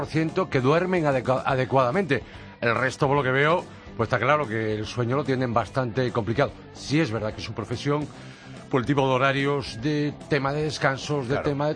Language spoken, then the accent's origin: Spanish; Galicia, Spain; ese marisco de mi tierra, ya. De Galicia